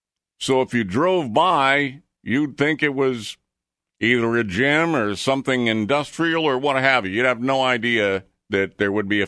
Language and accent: English; United States; me as an American, I will not be imbibing in a Tsingtao.